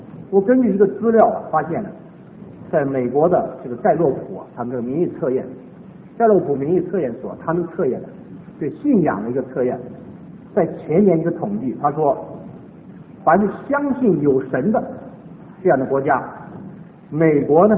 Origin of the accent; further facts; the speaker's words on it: China; 我常常讲我们中国人得天独厚，中国的基督徒是得天独厚